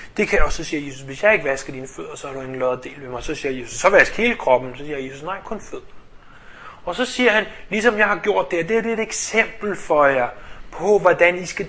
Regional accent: Central Denmark Region, Denmark; hvor jeg kommer fra på Mirtjylland

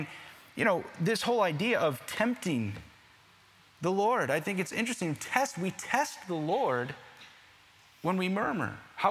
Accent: New York, United States; You know, I'm from New York, okay? We're like the kings and queens of murmur, okay?

